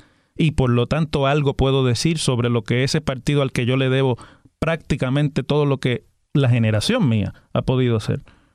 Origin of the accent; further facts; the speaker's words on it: Puerto Rico; Somos puertorriqueños.